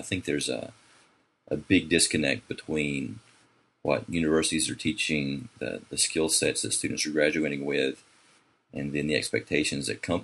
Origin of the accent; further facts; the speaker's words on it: Alabama, United States; born there; I was born in Alabama, so there's not too much going on. I mean, it's an awesome state